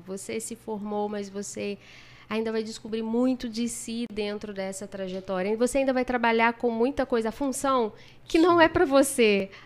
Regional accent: Campos dos Goytacazes, Rio de Janeiro, Brazil; born there; Eu nasci em Campos.

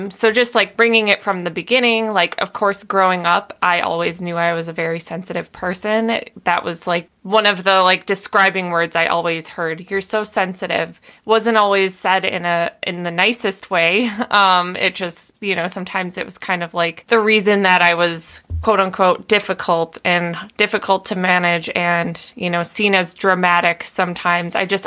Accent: Minnesota, United States; moved away as an adult; now in California, United States; So anyway, when I was 22, I moved from Minnesota to California.

